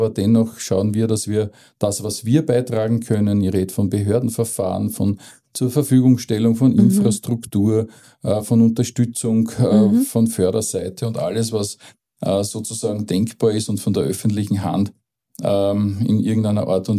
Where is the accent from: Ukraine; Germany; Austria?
Austria; Lower Austria; ich komme aus der Region, zwar unten vom Berg, habe auch eine Frau aus der Region geheiratet